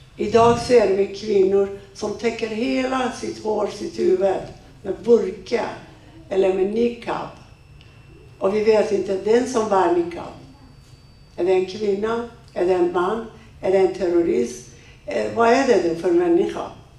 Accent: Iran; Swedish is a second language; now in Sweden; Och vi var från södra Iran och centrala Iran.

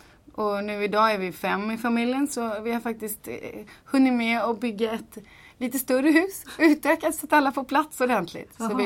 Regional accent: Ingarö, Stockholm County, Sweden; also born or lived in Nacka; now in Tyresö, Sweden; jag är född faktiskt på Ingarö och uppvuxen på Ingarö och i Nacka. Jag flyttade till Tyresö 2008.

